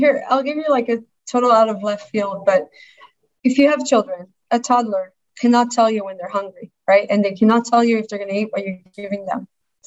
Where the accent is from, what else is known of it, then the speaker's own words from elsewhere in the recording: Israel; moved away as an adult; now in United States; I'm from Israel. I have to start that, even though it's usually not interesting where you're born, but I think Israel is a big part of why I am who I am.